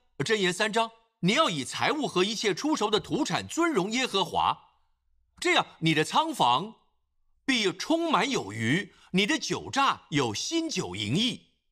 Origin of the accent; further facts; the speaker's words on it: Singapore; also born or lived in Malaysia / Perak, Malaysia; 在马来西亚，我是在马来西亚出生的新加坡人，我母亲在被推进产房途中，我就出生了。